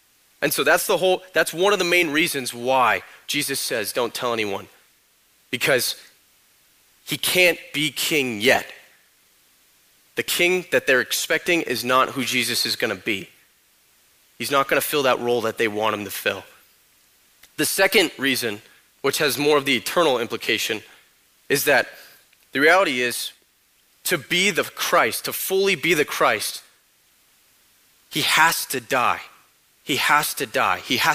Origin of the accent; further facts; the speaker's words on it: Corona, California, United States; born there; I was born in Corona.